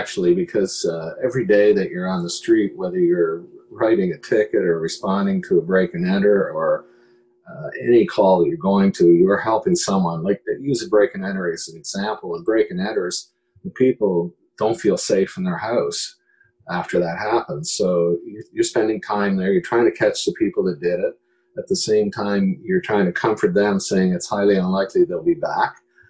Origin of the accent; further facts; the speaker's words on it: Truro, Nova Scotia, Canada; Originally, I'm from this province. I grew up in Truro, in Nova Scotia.